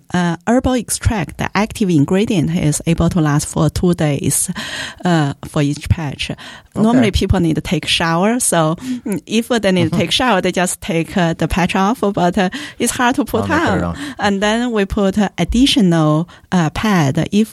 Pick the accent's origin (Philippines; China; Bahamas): China; moved away as an adult; also born or lived in England; now in Louisville, United States; I grew up in China, got basic education there. And then I went to England, did my PhD there.